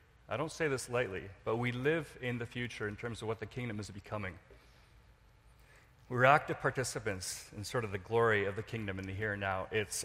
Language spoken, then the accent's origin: English; Douglas Lake, British Columbia, Canada; I grew up on the Douglas Lake Reserve in the 70s. My parents were up here as missionaries.